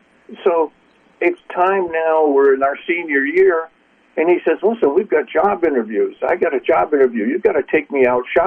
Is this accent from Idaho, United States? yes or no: no; Connecticut, United States; Well, I grew up in Connecticut, you know, New England, very conservative